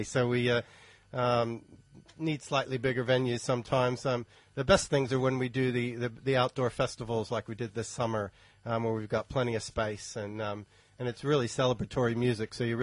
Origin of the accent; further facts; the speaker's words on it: Pennsylvania, United States; also born or lived in New Jersey / Southern California; now in New Zealand; I grew up in Pennsylvania, born in New Jersey, which I generally don't like to admit too often.